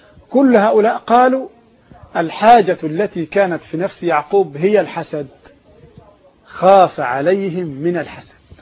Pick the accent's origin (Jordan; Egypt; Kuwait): Egypt; احنا عندنا في مصر هنا الرصيد بالضبط